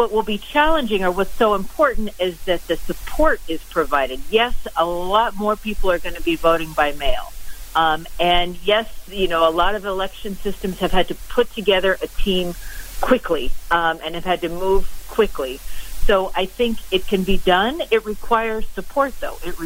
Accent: New Jersey, United States; I'm from New Jersey, from the state of New Jersey

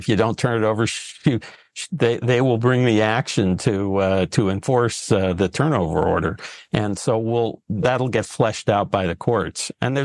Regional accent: California, United States; now in New York, United States; I'm a Californian, so

